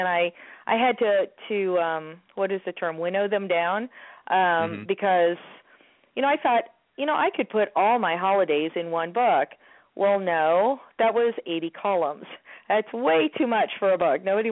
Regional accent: Placentia, California, United States; it's centered on anything I wrote about my hometown of Placentia. And when I usually tell people I'm from Placentia, they kind of gurgle and trip over that word and say, you're from where?

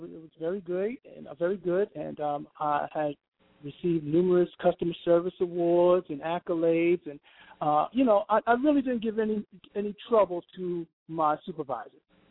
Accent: New York City, New York, United States; now in Macon, United States; I'm originally from New York City.

